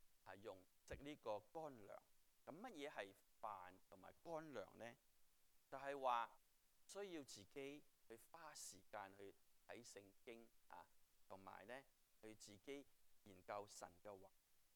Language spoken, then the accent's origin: Chinese; China; 所以你知道我们中国人吃饭的，是吧？